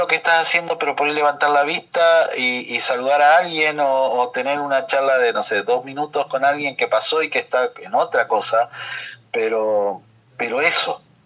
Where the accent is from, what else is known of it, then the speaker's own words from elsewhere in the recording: Argentina; siendo argentino